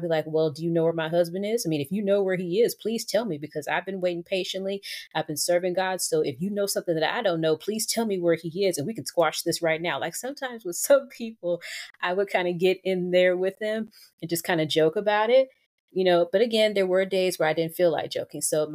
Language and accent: English; the South, United States; I can only say because I grew up in the South, bless those people's hearts.